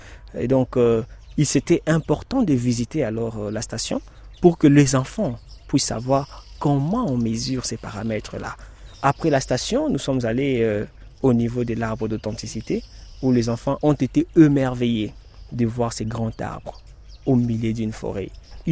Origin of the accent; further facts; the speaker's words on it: DR Congo; la forêt du bassin du Congo se concentre ici chez nous en RDC.